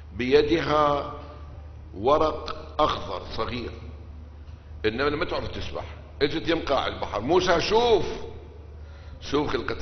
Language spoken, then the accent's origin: Arabic; Basra, Basra Governorate, Iraq; أنا من البصرة العبر